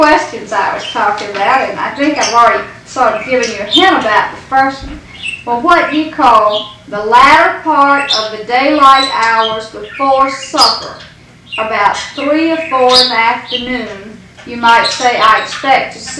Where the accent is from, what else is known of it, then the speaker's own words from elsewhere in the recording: South Carolina, United States; Oh, I'm from South Carolina.